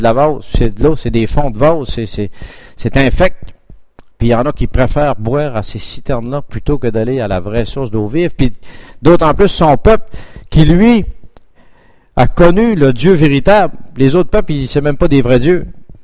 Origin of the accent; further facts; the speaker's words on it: Quebec, Canada; dans nos régions, comme chez nous, en Gaspésie, la fontaine était après la montagne